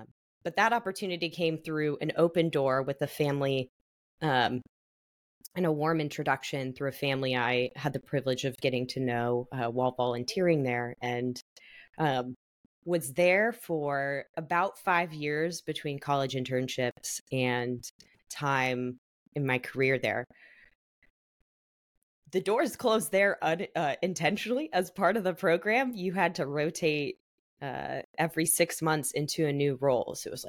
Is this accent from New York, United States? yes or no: no; Columbus, Ohio, United States; now in Austin, United States; Yeah, I'm originally from Columbus, Ohio, born and raised.